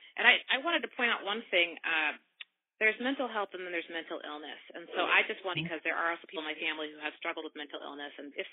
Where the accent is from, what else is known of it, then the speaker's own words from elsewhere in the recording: Oregon, United States; I grew up in Oregon, but I know there were African-Americans in New England.